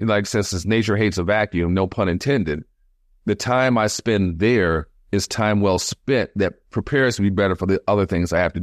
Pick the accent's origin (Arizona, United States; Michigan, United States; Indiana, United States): Michigan, United States; Detroit; I grew up in the Midwest, and the Midwest winter is nothing to play with. And being by the water, you know, growing up in Detroit, you know, and also have family in Chicago